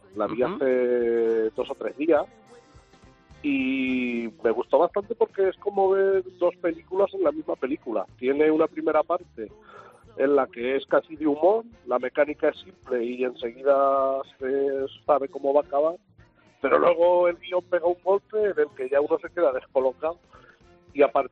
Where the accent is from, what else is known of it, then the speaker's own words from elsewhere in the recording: Cuenca, Castilla-La Mancha, Spain; soy casi paisano tuyo, soy de Cuenca.